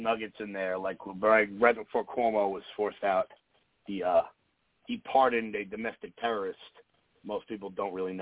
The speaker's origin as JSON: {"language": "English", "region": "New York", "country": "United States", "tie": "born or raised there", "said": "However, growing up in New York, 40 miles away from where this happened, I didn't learn about this in high school."}